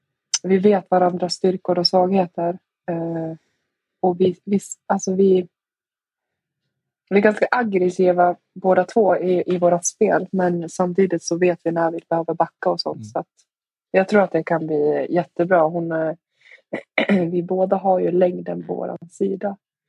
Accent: Gävle, Gävleborg County, Sweden; Jag är från Gävle.

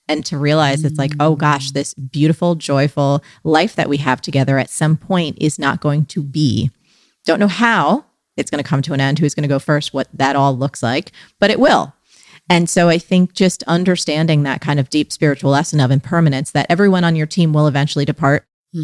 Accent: New Jersey, United States; So as a kid, I grew up in New Jersey. We had plastic covered couches because that's what you do when you don't want any stuff spilled on your couch

